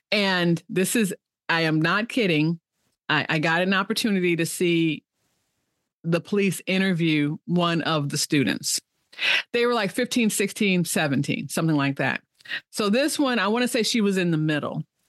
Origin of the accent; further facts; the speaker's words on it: Chicago, Illinois, United States; I mean, and I'm from Chicago. I mean, I'm from a big city, but it's just everything was glittery and shiny.